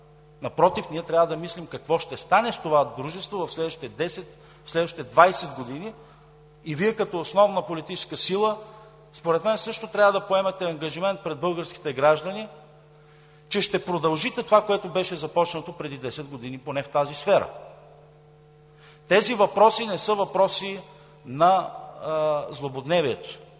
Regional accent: Burgas, Burgas Province, Bulgaria; дори аз го помня, поне съм от Бургас

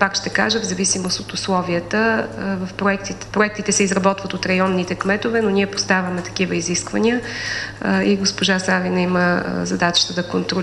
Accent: Sofia, Sofia City, Bulgaria; Това са всички ние с вас сме софиянци, но сме и български граждани.

